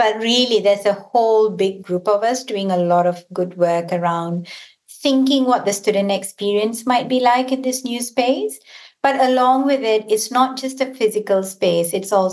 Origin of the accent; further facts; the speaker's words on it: Malaysia; So I come from Malaysia originally